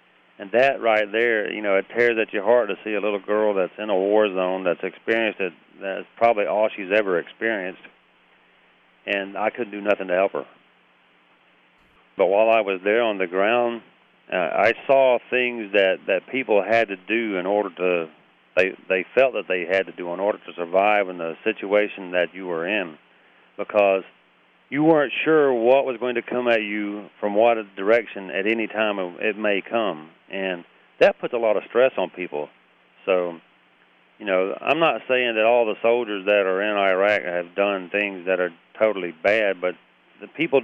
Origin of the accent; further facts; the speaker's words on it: Alabama, United States; also born or lived in Tennessee; I was born in Alabama, and I was raised in Tennessee, and my family has a history that dates back to the American Revolution of military service to this country.